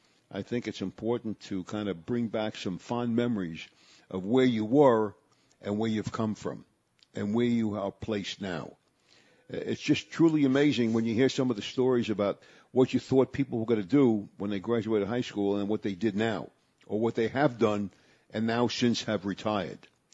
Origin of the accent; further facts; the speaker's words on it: Brooklyn, New York, United States; the group of guys that I grew up with in Brooklyn, we were called the Luckerville Boys.